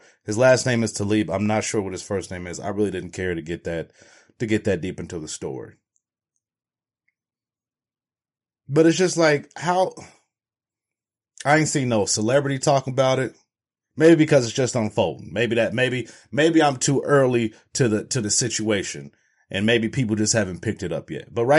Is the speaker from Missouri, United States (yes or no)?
no; Cincinnati, Ohio, United States; So, I'm from Cincinnati, Ohio. If you don't know, if you can't tell, shout out to the Bengals.